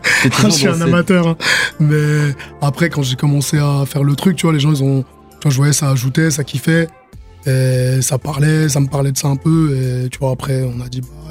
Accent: Vesoul, Bourgogne-Franche-Comté, France; now in Nancy, France; Moi, je suis juste à côté de Vesoul, tu vois.

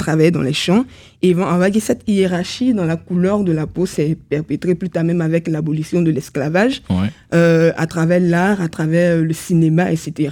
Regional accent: Côte d’Ivoire; je parle de mon pays d'origine, la Côte d'Ivoire

